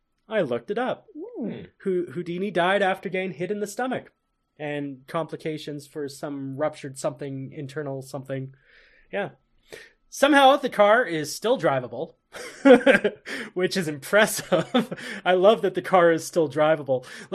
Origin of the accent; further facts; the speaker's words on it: Canada; However, as a Canadian who has pushed out many a car out of snow, his strategy is all wrong.